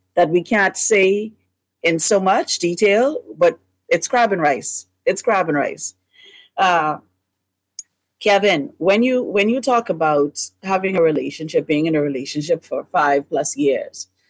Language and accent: English; Cat Island, Bahamas; from Office Town, Cat Island.